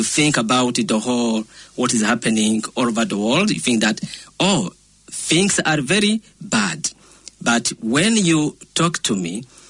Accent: Burundi; first language French; English is a second language; now in New Zealand

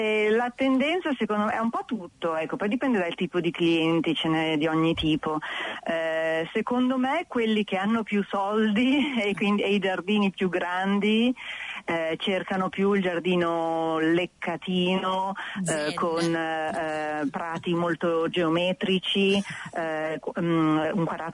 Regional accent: Milan, Lombardy, Italy; io vengo da Milano, dove al massimo i giardini sono molto piccoli, sono per lo più terrazzi

